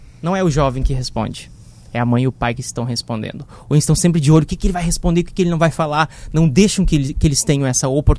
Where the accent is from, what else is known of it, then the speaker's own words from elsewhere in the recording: São Luís Gonzaga, Brazil; sou natural de São Luís Gonzaga